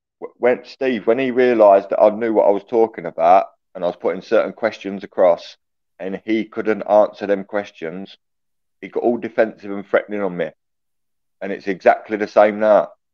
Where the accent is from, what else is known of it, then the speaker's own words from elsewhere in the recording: Tilbury, East of England, United Kingdom; Well, yeah, I grew up in Tilbury in Essex, so I heard things about them anyway, like Basildon